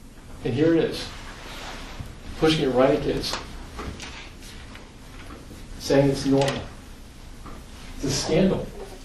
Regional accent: Ireland; born there; moved away; and I was born in Ireland, so I get to say it.

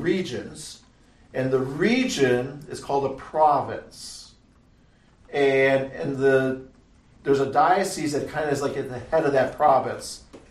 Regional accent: Wisconsin, United States; And so, like, you know, my home state is Wisconsin.

